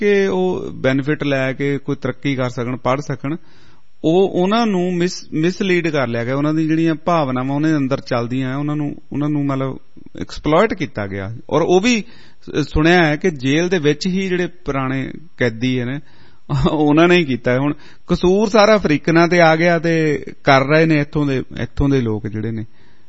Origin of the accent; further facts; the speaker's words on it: Punjab, India; ਅਸੀਂ ਪੰਜਾਬ ਤੋਂ ਵੀ ਆਏ ਹਾਂ